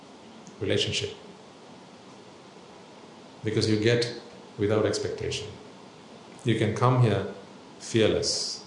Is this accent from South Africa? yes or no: no; Sri Lanka; I didn't know that it was going on in my hometown.